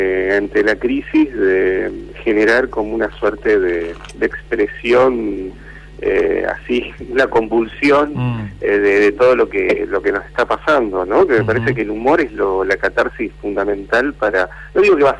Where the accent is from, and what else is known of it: Argentina